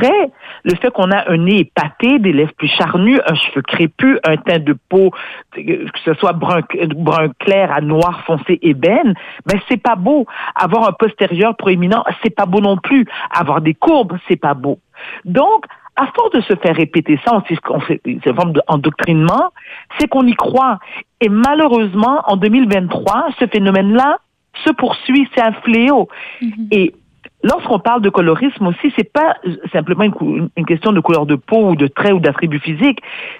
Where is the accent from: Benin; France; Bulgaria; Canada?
Canada; Quebec; born there; moi je suis née au Québec